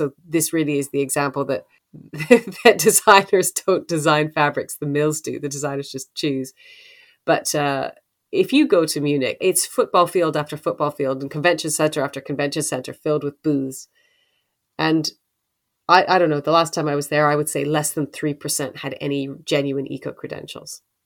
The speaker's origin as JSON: {"language": "English", "country": "Canada", "tie": "born or raised there", "said": "We are all taught as children growing up in Canada that the hierarchy of waste, you should reduce first, reuse second, and recycle third."}